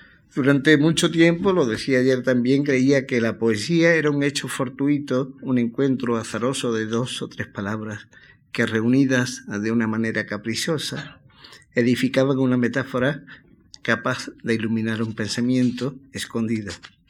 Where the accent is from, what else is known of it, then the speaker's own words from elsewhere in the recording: Cádiz, Andalusia, Spain; Yo soy de Cádiz, he vivido toda mi infancia y mi juventud, mi primera juventud, en una casa de Cádiz, mi paisaje eran esas azoteas blancas y lejanamente el mar